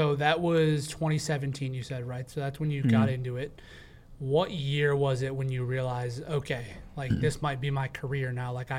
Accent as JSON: {"language": "English", "region": "Michigan", "country": "United States", "said": "Like, I came from Michigan, I would say, is a newer state when it comes to stuff."}